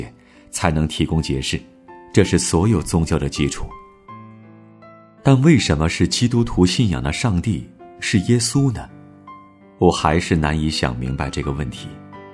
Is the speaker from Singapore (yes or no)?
no; China; 我和很多中国人一样